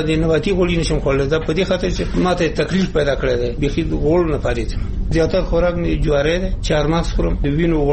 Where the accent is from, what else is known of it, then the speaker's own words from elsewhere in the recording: Nuristan, Afghanistan; موږ د نورستان یو